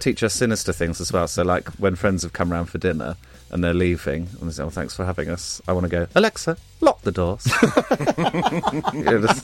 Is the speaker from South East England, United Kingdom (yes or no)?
no; Birmingham, West Midlands, United Kingdom; now in London, United Kingdom; Well, I bought a house in Birmingham, because I'm from Birmingham, I can't afford to buy in London